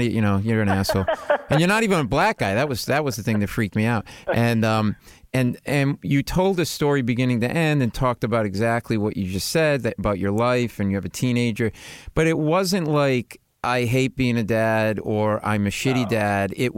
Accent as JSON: {"language": "English", "town": "Providence", "region": "Rhode Island", "country": "United States", "tie": "born or raised there", "said": "Oh, they had a Zayers in my hometown in Providence."}